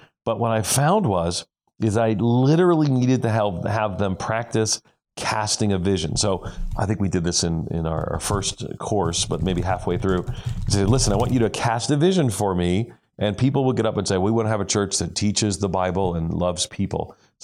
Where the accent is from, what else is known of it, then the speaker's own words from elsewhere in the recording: New York, United States; You know, I tell people I grew up in New York City, but I grew up outside of New York City.